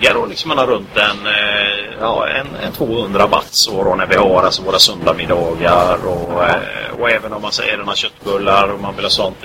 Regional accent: Sweden; Men många har ju det här mellanrost som vi har hemma i Sverige då.

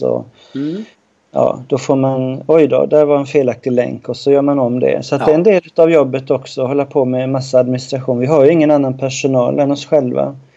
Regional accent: Malaysia; jag är uppvuxen med vänstertrafik i Malaysia.

